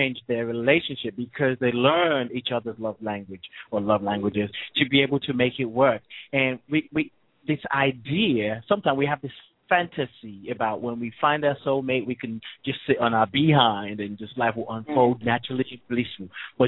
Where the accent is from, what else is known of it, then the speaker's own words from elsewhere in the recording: Nigeria; also born or lived in England; I'm from Nigeria. I was born in England, so I've lived in England. I've lived in Nigeria, and I live here now. But there were times when I used to go back and forth between here and England